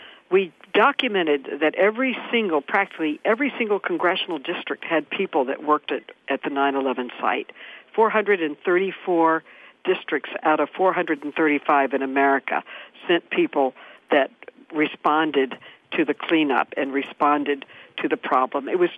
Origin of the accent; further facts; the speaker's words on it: New York, United States; Whenever I meet anyone from another state and they know I'm from New York, they have to tell me